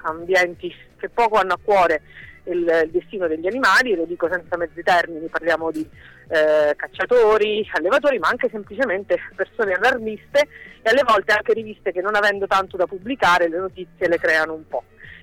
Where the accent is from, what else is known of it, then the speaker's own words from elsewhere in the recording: Abruzzo, Italy; perché sono un abruzzese che nella sua vita ha avuto la fortuna